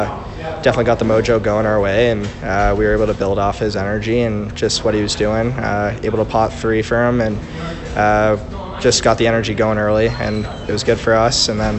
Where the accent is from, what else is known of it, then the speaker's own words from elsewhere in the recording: Boston, Massachusetts, United States; from Boston, Massachusetts, and 18 years old.